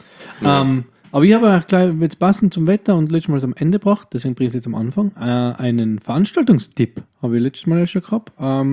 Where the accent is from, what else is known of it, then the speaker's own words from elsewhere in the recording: Austria; Wirklich was es bei uns in Österreich so noch nicht gibt.